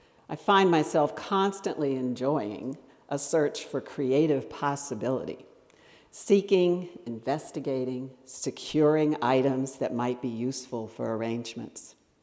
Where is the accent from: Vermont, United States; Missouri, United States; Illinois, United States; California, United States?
California, United States; San Diego; Growing up in San Diego, my earliest memories of flowers are from the house we lived in when I was 5 years old.